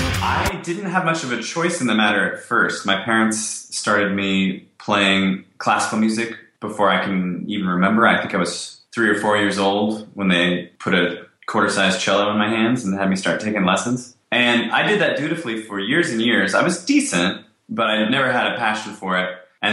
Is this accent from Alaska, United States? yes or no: no; California, United States; Born and raised in California on the central coast about an hour or 2 hours south of the Bay Area. And grew up in a little agricultural community in the Santa Cruz County.